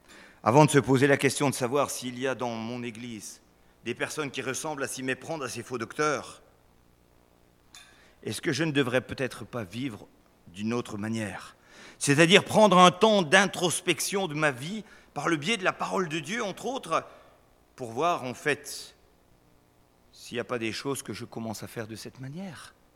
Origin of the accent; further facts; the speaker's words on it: France; Moi, en tant que bon Français, de temps en temps, j'ai envie de râler.